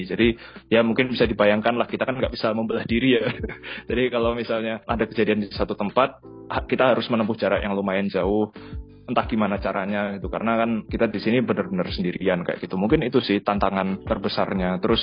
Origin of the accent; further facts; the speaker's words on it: Surabaya, East Java, Indonesia; Aku sebagai orang Jawa, sebagai orang Surabaya, tentu jadi punya perspektif baru gitu